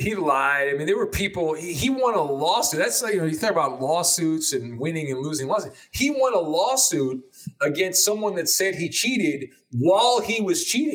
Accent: United States; accent: Yankee; My weird Yankee accent?

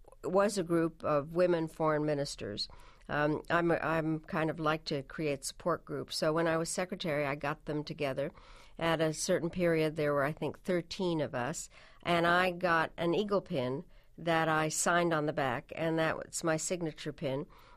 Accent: Washington, District of Columbia, United States; And I grew up in Washington when Jackie Kennedy was the first lady, and she set a whole style.

